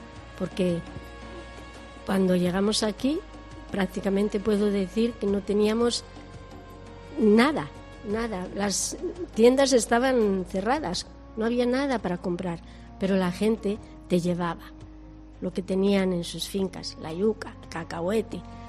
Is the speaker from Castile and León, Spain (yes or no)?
yes; León, Castile and León, Spain; now in Equatorial Guinea; Yo soy de León, o sea, lo llevo en mi corazón, mi pueblo, mi gente, ¿no? Pero también llevo en mi corazón a este país porque he vivido aquí mucho tiempo